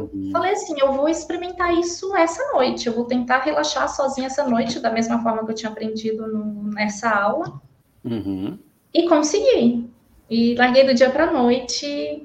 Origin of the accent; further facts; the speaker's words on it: Minas Gerais, Brazil; now in São Paulo, Brazil; Eu sou mineira, não sou aqui de São Paulo, sou mineira, mas casei com um paulista e vim parar aqui na capital.